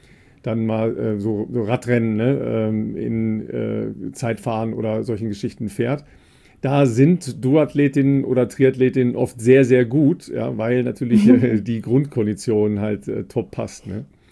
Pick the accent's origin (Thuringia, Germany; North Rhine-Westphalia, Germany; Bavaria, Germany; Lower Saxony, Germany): North Rhine-Westphalia, Germany; Dorsten; Richtig, aus meiner Heimat kommt er. Der ist nämlich in Dorsten aufgewachsen.